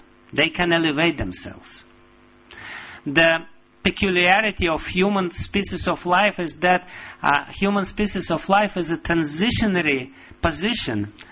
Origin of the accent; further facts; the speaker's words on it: Russia; And, you know, I'm from Russia, therefore I'm giving some example which is close to my compatriots.